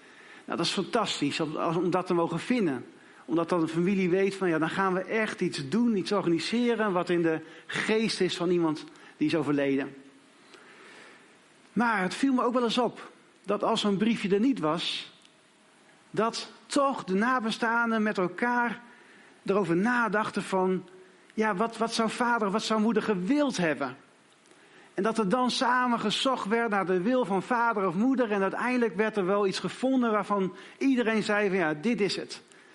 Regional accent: Grijpskerk, Groningen, Netherlands; also born or lived in Assen; now in Friesland, Netherlands; Ik ben niet een Fries. Ik werk nu in Friesland. Oorspronkelijk kom ik uit Groningen. Dus eigenlijk is het nog erger. Maar ik ben geboren in Grijfskerk. Een heel klein dorpje in Groningen. Maar ik heb een lange tijd gewoond in Assen, de hoofdstad van Drenthe.

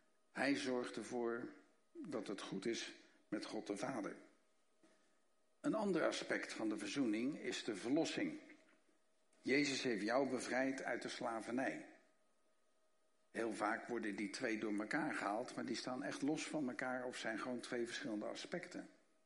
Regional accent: Rotterdam, South Holland, Netherlands; Ik kom uit Rotterdam

